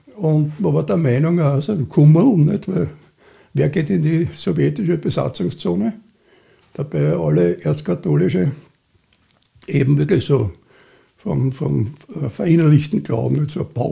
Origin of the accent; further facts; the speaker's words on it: Vienna, Austria; born there; ich bin 48 in Wien geboren.